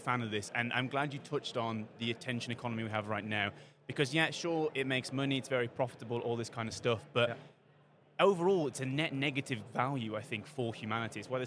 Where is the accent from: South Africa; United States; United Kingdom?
United Kingdom; I'm a Brit